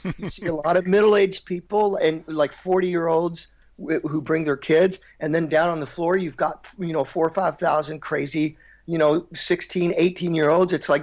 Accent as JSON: {"language": "English", "region": "Kentucky", "country": "United States", "tie": "born or raised there", "said": "I grew up in the Midwest, like in Kentucky"}